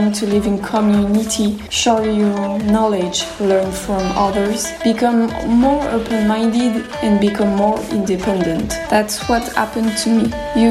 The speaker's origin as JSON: {"language": "English", "town": "Bayonne", "region": "Nouvelle-Aquitaine", "country": "France", "said": "I'm 23 years old and I'm from Bayonne in the southwest of France."}